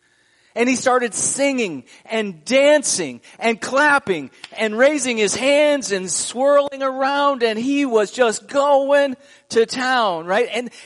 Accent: Midwest, United States; I mean, and I'm being from the Midwest. I'm familiar with the weather and stuff like that.

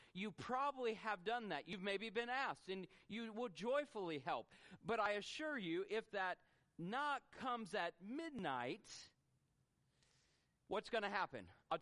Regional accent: the South, United States; we could watch college football because we are from the South

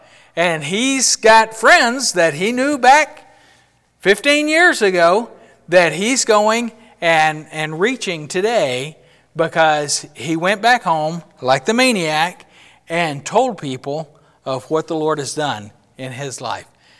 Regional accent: Odessa, Texas, United States; This is in my hometown in Odessa, Texas.

